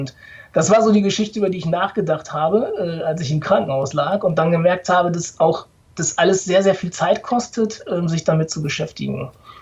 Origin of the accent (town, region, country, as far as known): North Rhine-Westphalia, Germany; born there